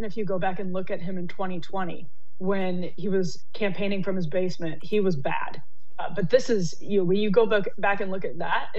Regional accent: United States; It is uncomfortable as an American.

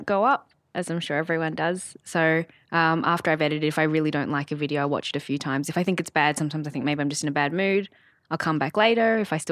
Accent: Sydney, New South Wales, Australia; I grew up in Sydney with my family, as you do sometimes.

